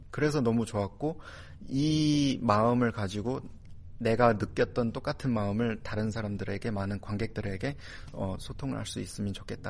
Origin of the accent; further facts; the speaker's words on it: North Korea; now in South Korea; 저는 탈북민이고 오카리나라는 달란트가 있습니다